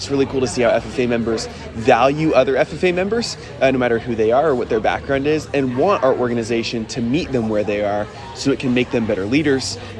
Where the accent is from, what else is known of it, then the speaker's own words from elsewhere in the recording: Oregon, United States; I'm from Oregon, all the way over on the West Coast.